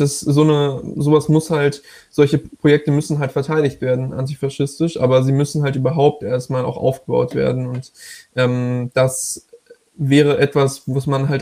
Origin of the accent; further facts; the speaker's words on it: Southern Germany, Germany; hier, da wo ich herkomme, in Süddeutschland